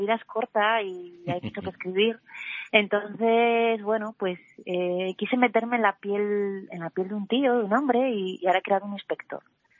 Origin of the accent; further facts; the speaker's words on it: Asturias, Spain; como autora asturiana te dicen